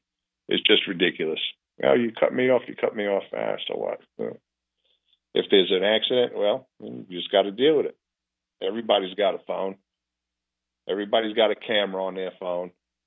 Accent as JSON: {"language": "English", "region": "New York", "country": "United States", "said": "As you know, I'm from New York. I've been a Yankee fan since I was born, 1958."}